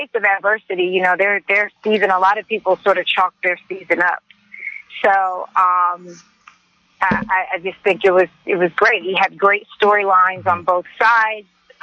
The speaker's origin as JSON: {"language": "English", "region": "South Carolina", "country": "United States", "said": "I'm from South Carolina, so forgive me, because I know most people don't call it USC."}